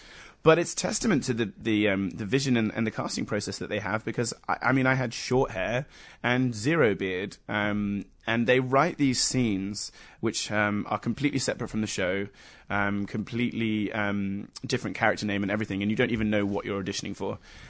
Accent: Bath, South West England, United Kingdom; born or raised there; also born or lived in Essex; now in California, United States

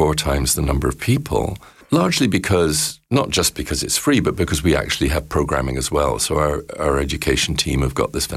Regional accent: United Kingdom; I hate bragging because I'm British

